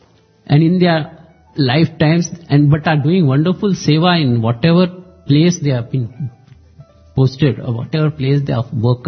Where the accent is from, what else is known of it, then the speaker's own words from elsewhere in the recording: Mumbai, Maharashtra, India; I come from Chembur in Bombay.